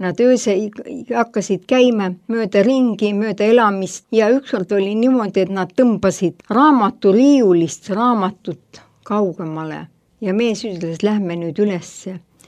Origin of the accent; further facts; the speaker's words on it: Põlva County, Estonia; Räägin teile enda loo. Olen sündinud ja kasvanud Põlvamaal ühes väikeses külas Võhanta jõe ääres.